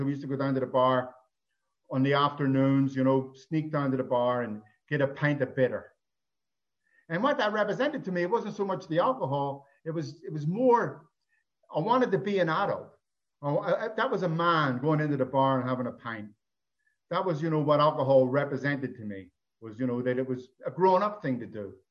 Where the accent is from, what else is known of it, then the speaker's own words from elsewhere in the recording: Belfast, Northern Ireland, United Kingdom; I'm an Irish alcoholic. I was born in a little place called Ireland, Belfast.